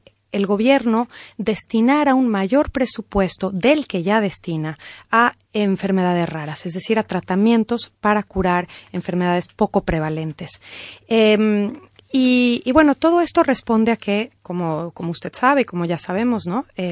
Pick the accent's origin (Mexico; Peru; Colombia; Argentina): Mexico; accent: Mexican; moved away as an adult; now in Madrid, Spain; Soy mexicana, como usted ha notado ya en mi acento y por lo que hemos hablado antes. Me formé en México como economista